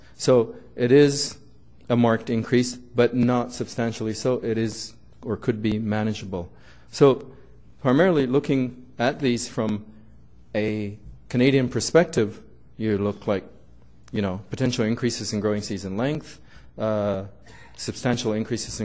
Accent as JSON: {"language": "English", "country": "Ethiopia", "said": "I'm originally from Ethiopia."}